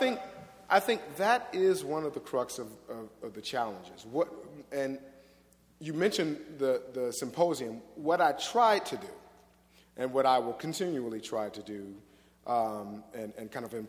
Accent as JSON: {"language": "English", "town": "Los Angeles", "region": "California", "country": "United States", "tie": "born or raised there", "said": "And I was raised in the Watts section of Los Angeles, California. Everybody I knew went to church."}